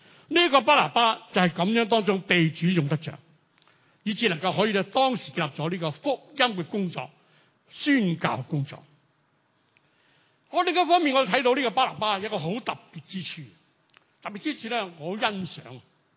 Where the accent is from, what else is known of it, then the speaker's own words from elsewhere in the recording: China; 我们中国人很着重排名的